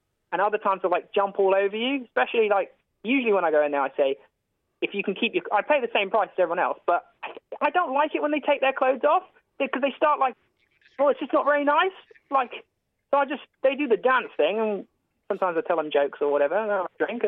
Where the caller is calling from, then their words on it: Exeter, South West England, United Kingdom; I'm calling from Exeter.